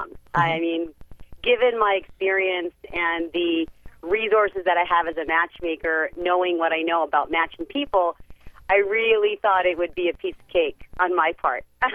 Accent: Canada; I am Canadian, but I've worked all over the United States.

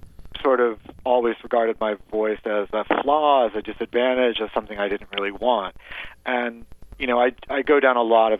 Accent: the South, United States; I grew up in the South, very conservative town in the 80s, and I knew that my voice potentially identified me as gay.

